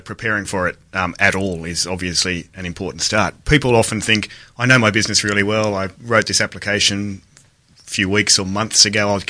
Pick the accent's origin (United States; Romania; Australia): Australia; Dubbo, New South Wales; given that I grew up in Dubbo, and I'm pretty sure that at that point I didn't know anyone who wore a suit or carried a briefcase.